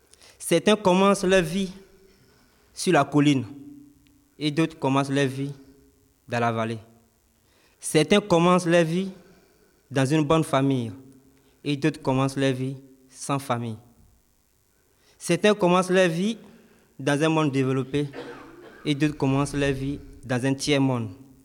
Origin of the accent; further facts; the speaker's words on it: Côte d’Ivoire; now in France; jeune migrant arrivé en France en 2019. Je viens de la Côte d'Ivoire, pays situé en Afrique de l'Ouest.